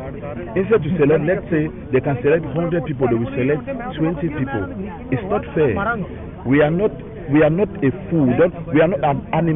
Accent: Cameroon; English is a second language; I'm from Cameroon.

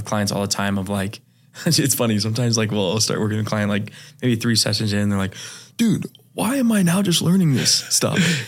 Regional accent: Washington, United States; I grew up in Washington, in like a smaller ish town.

